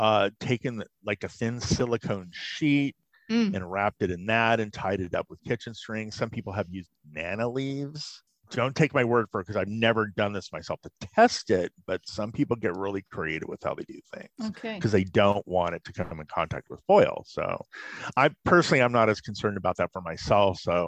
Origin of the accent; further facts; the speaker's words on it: California, United States; I'm from Southern California, Jewish delicatessen down the street called Benji's.